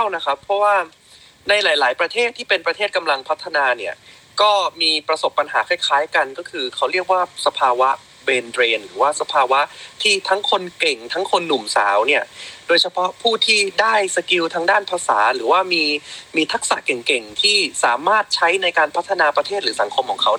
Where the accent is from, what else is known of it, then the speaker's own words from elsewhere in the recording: Bangkok, Thailand; ผมเกิดและโตอยู่ในกรุงเทพนะครับตลอดชีวิต